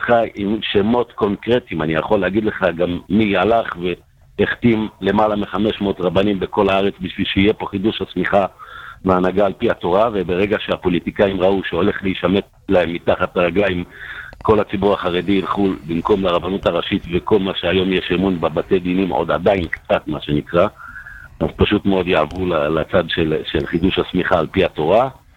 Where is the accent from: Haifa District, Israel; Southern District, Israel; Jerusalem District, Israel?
Jerusalem District, Israel; Jerusalem; אני ירושלמי.